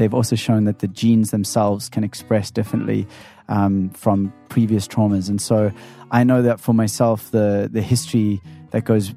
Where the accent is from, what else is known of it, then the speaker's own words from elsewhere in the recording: South Africa; I'm from South Africa, in case you didn't know that.